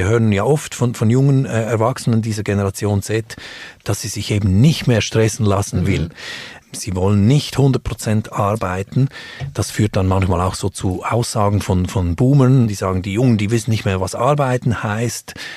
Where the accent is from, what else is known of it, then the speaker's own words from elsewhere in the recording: Switzerland; weshalb sind wir Schweizer